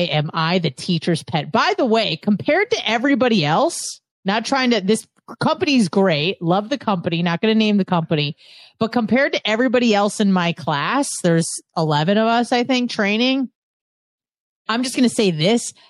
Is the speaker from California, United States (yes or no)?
yes; San Diego, California, United States; Yeah, you know, it is like the best and the worst to be from this area, and or I'm from San Diego.